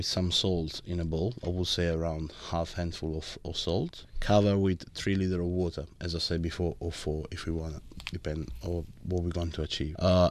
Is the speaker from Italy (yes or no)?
yes; Sicily, Italy; English is a second language; one of the recipes where I grew up in Sicily is called panelle.